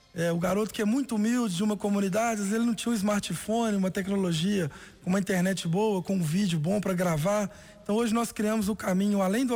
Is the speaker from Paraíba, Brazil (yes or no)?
no; Belo Horizonte, Minas Gerais, Brazil; Mas como eu sou de Belo Horizonte, nascido, criado aqui